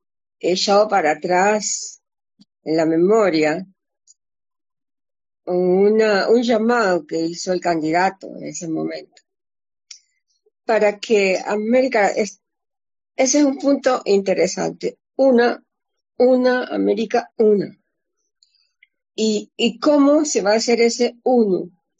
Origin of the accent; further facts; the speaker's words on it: Caribbean Region, Colombia; a mí me crié una colombiana. Me crié una colombiana de la costa. Entonces yo, en cierta forma, soy costeña